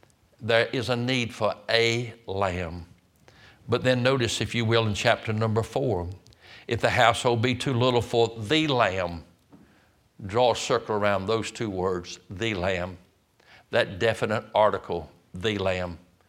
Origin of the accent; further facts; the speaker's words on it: Roanoke Rapids, North Carolina, United States; I was in Roanoke Rapids, I got baptized at my hometown there